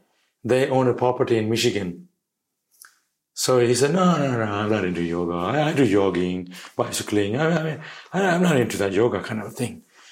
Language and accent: English; Shantipur, West Bengal, India; now in Melbourne, Australia; I came from Shantipur. We began our story. It's a very simple village.